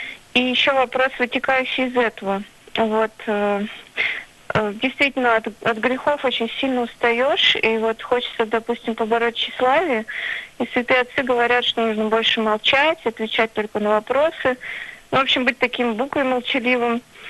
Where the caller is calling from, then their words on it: Moscow, Russia; я звоню из Москвы.